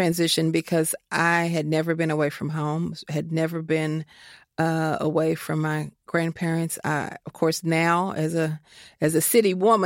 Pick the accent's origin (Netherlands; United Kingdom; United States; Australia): United States; Kentucky; accent: twang; Eastern Kentucky University, Eastern Kentucky, but people were making fun of my accent, that it was still sort of an anomaly to be African-American and have such a strong twang.